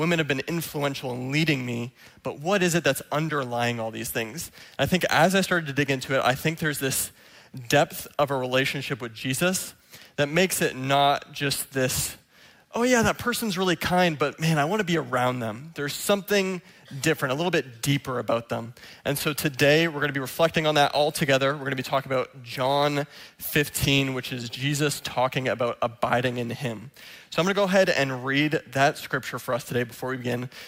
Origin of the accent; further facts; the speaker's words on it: Milton, Ontario, Canada; I grew up here in Canada. At about 12 years old, my parents moved to Milton, Ontario. They planted a church out there. That's where I grew up until about 18. At 18, I went to Tyndale University in Toronto, moved out there